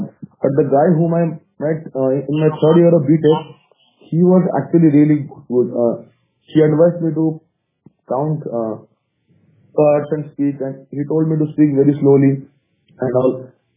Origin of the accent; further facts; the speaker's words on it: Cuttack, Odisha, India; English is a second language; moved away as an adult; now in Bangalore, India; Basically, I'm from Cuttack in Odisha. For the past 4 years, I have been staying in Bangalore now.